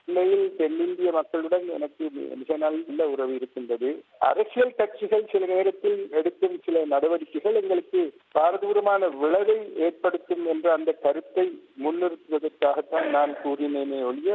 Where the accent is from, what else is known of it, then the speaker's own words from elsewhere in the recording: Colombo, Western Province, Sri Lanka; அதாவது நான் இருந்து வந்த இடம், நான் கொழும்பில் பிறந்து கொழும்பில் வளர்ந்தேன். என்னுடைய பூர்வீகம் வட மாகாணத்தில்.